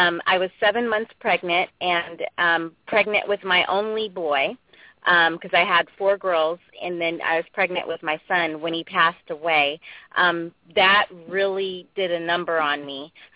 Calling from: California, United States; I'm calling from California.

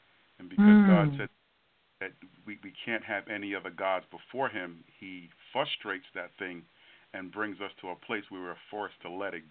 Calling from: New Jersey, United States; Calling from New Jersey.

